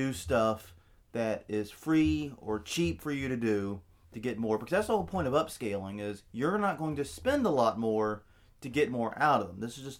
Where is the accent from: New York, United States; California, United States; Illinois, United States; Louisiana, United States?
Louisiana, United States; New Orleans; But us in Philadelphia in October has not happened. We're from New Orleans.